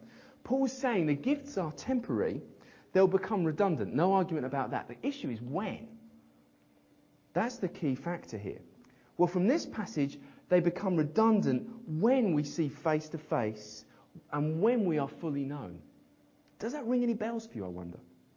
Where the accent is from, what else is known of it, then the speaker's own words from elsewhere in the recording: United Kingdom; Please, God, remember I'm British.